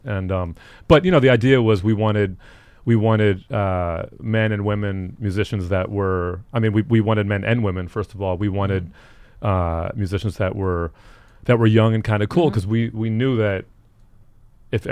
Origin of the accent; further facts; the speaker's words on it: New York City, New York, United States; I'm a New Yorker. I you know.